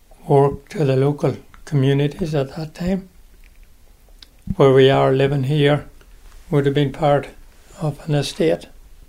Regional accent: Ireland; Yeah, I am Irish.

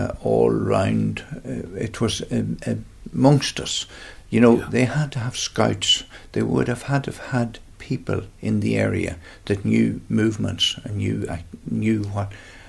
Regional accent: Northern Ireland, United Kingdom; born there; I have a British citizenship, and because I was born in Northern Ireland, I called myself British. But I suppose that all comes from the plantation of Ulster, which my previous ancestors would have came over at the plantation of Ulster.

